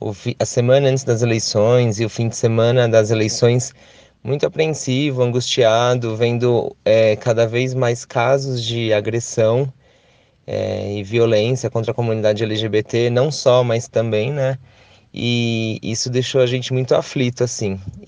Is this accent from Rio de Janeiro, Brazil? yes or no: no; São Paulo, Brazil; now in Brasília, Brazil; eu sou de São Paulo, mas eu moro aqui em Brasília faz 5 anos.